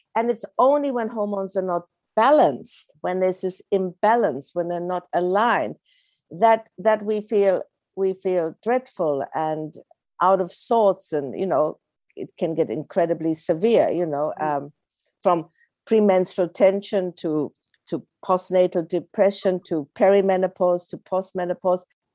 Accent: Australia; also born or lived in Poland / Germany; now in London, United Kingdom; And that's my German background. But I was born in Poland, grew up in Australia, went to Germany, went back to Australia, came to London.

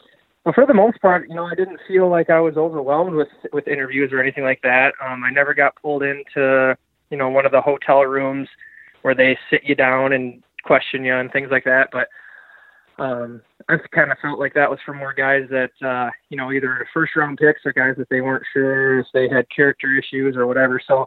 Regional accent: Taos, New Mexico, United States; I was back to my hometown. One of my good friends growing up, his dad actually owned a local bar. So we had a bunch of Taos people there, a bunch of friends and family.

